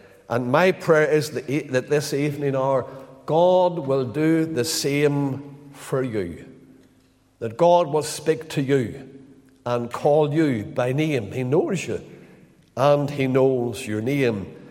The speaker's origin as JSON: {"language": "English", "town": "Lisburn", "region": "Northern Ireland", "country": "United Kingdom", "tie": "born or raised there", "said": "Lisburn is my home town."}